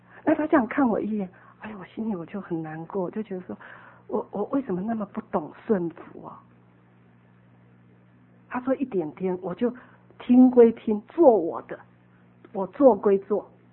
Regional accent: China; 那你知道我们中国人就是这样嘛

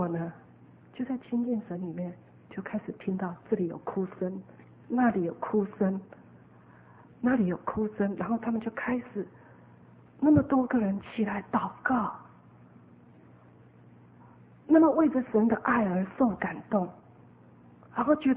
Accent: Taipei, Taiwan; also born or lived in Hsinchu; 我在台北长大的，在家中除了跟父母讲台语以外，连跟兄弟姐妹很多都是讲国语的。那26岁就去新竹了，更是什么都是讲国语的

